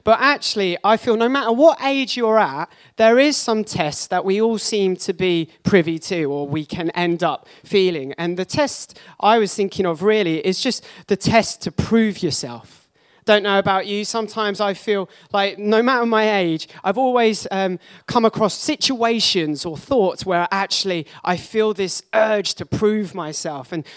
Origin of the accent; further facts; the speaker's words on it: Watford, East of England, United Kingdom; And I'm born and raised in Watford.